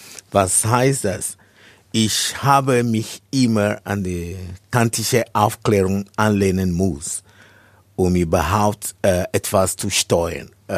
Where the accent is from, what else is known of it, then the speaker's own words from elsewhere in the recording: Ghana; ich komme aus Ghana.